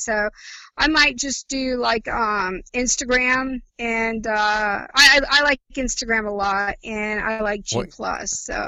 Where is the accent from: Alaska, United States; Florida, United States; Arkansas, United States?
Florida, United States; Tampa; because I grew up in Tampa